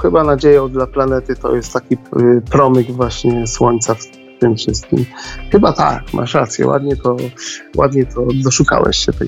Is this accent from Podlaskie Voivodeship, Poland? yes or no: no; Subcarpathian Voivodeship, Poland; tylko jest bardziej regionalistą z kolei z Podkarpacia, skąd pochodzę